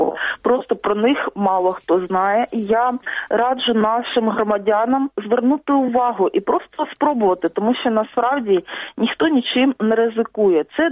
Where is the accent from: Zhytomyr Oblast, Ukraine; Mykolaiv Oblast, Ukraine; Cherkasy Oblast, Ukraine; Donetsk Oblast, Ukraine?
Donetsk Oblast, Ukraine; Так, я родом з Донеччини, я хотіла б якраз своєму земляку навести такий приклад.